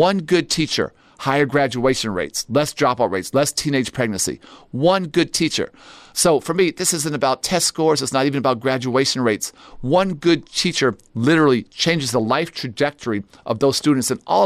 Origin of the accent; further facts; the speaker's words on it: Chicago, Illinois, United States; I'm obsessed with reducing violence in my hometown of Chicago.